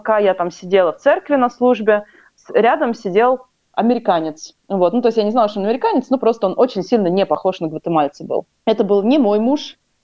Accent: Ufa, Bashkortostan, Russia; Это были я и Карина Башарова, мы обе из Уфы.

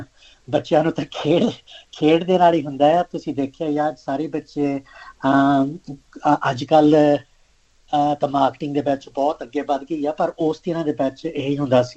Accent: Queensland, Australia; also born or lived in Punjab, India; ਮੈਂ ਪੰਜਾਬ ਦਾ ਬੋਨ ਆ, 75 ਦੇ ਬੈਚ ਮੇਰਾ ਹੋਇਆ ਸੀਗਾ ਬੋਨ, ਐਂਡ 78 ਦੇ ਬੈਚ ਅਸੀਂ ਇੱਥੇ ਕੁਈਨਸਲੈਂਡ ਆ ਗਏ ਸੀਗੇ ਕੇਨਸ ਦੇ ਬੈਚ।

